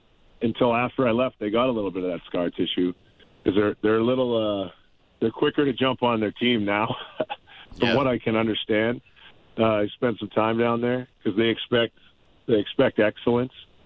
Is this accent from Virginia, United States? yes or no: no; Boston, Massachusetts, United States; I'm from Boston. Nobody won when I was growing up